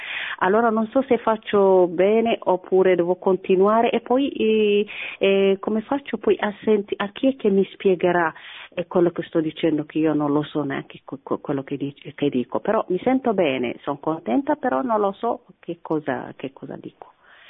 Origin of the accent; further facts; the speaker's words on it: Eritrea; io sono dall'Eritrea